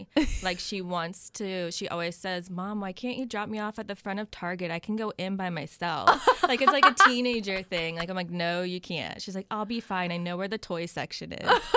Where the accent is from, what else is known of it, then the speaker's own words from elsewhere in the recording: Jacksonville, Florida, United States; I am. Born and raised in Jacksonville.